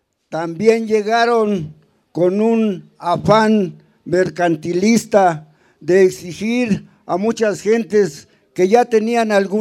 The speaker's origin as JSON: {"language": "Spanish", "town": "San Gregorio Atlapulco", "region": "Mexico City", "country": "Mexico", "tie": "born or raised there", "said": "originario del pueblo de San Gregorio, Atlapulco. La situación que vive mi pueblo"}